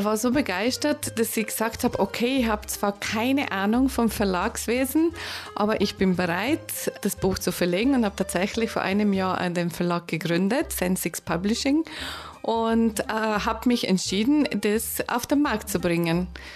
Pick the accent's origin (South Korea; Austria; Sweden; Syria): Sweden; Ja, ich bin Schwedin